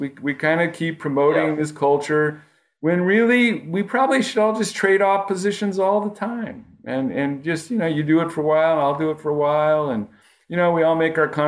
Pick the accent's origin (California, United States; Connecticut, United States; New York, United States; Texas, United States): California, United States; Fresno; if I grew up in Fresno, California, I had no idea about things in Europe